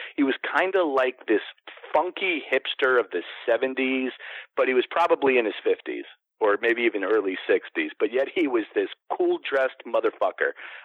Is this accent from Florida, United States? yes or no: yes; Florida, United States; growing up in Florida, we didn't have a lot of professional sports.